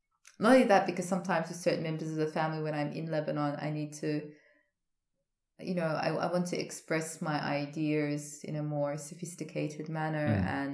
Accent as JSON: {"language": "English", "country": "Australia", "tie": "born or raised there", "said": "I had a Russian surname until I was 17 and a half. But even as a teenager growing up in Australia"}